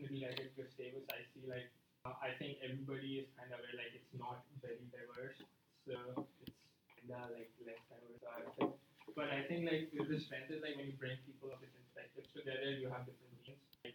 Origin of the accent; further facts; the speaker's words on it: India; I'm from India, so I'm pretty far from home.